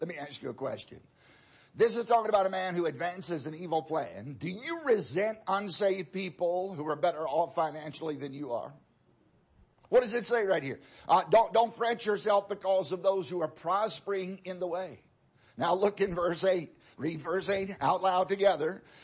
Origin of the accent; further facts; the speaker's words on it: Virginia, United States; I grew up in Southside, Virginia. My parents would often talk about somebody being fretted or fretting.